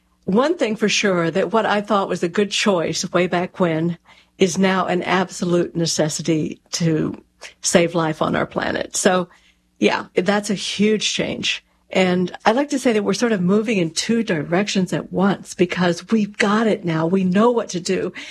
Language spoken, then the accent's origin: English; Texas, United States; When I moved from meat, you know, I grew up in Texas, cowtown, right?